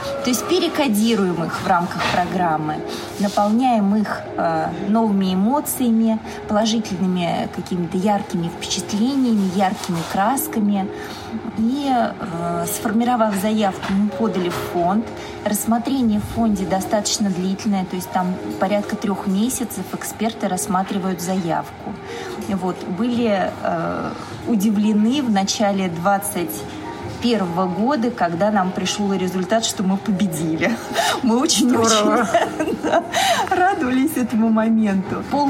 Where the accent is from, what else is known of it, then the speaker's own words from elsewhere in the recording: Volokolamsk, Moscow Oblast, Russia; поскольку мы сами коренные жители, мы сами из Волоколамска, мы незрячих людей видели в нашем городе постоянно